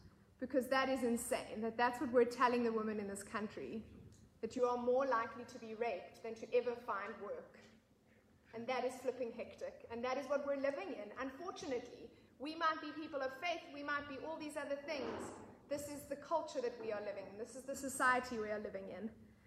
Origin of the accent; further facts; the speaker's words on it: South Africa; It's my prayer as a Christian, as a South African, as a woman.